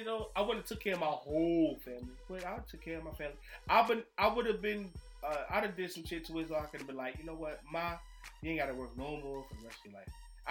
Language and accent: English; New Jersey, United States; And I'm from Jersey. We from Jersey.